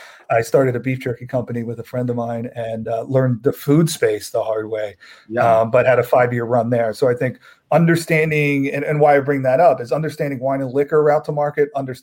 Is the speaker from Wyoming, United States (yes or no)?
no; Philadelphia, Pennsylvania, United States; I'm a little bit biased, but I'm from Philly. You know, I like the PA flower.